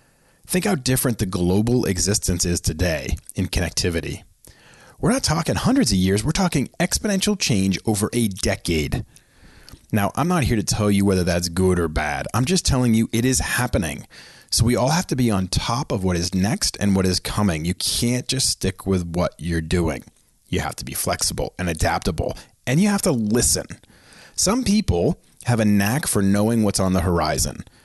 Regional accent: Boston, Massachusetts, United States; now in Philadelphia, United States; I actually live outside of Philly, but I'm actually from Boston.

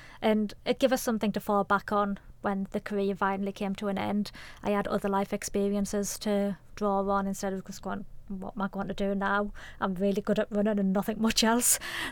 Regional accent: Sunderland, North East England, United Kingdom; I'm a girl from Sunderland who loves to run

